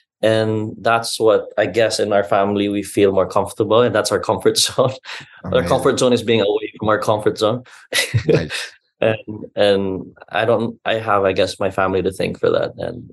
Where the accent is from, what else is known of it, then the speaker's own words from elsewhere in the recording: Cebu, Central Visayas, Philippines; But I am proudly Cebuano, born and bred.